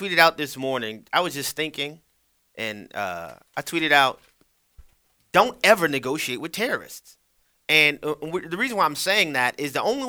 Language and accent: English; New Orleans, Louisiana, United States; the little children being murdered in my hometown in New Orleans.